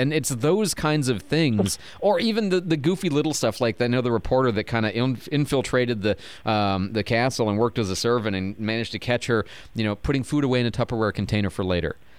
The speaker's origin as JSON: {"language": "English", "country": "United States", "said": "And frankly, I'm an American, okay? You know, we celebrate the revolution and we broke away to not have a monarchy."}